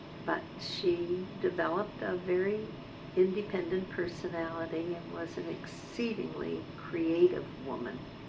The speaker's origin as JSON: {"language": "English", "town": "Pittsburgh", "region": "Pennsylvania", "country": "United States", "tie": "born or raised there", "said": "In Penn Hills. We moved to Penn Hills when I was first married, and shortly thereafter my mother and dad did too. But I grew up in East End."}